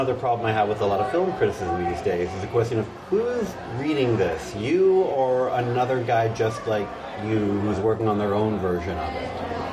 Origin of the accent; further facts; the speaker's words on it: Canada; Because I grew up in Canada in the 70s